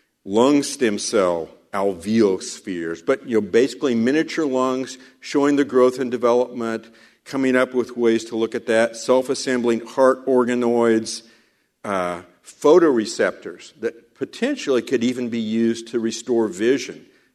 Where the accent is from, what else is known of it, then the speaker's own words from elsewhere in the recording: Kansas, United States; I'm from Kansas, and so in Kansas, when Sam Brownback was governor